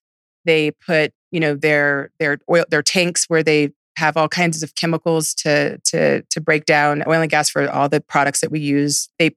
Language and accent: English; Houston, Texas, United States; I'm from Houston, and I'm actually 7th generation Texan, 7th generation Galveston, Houston.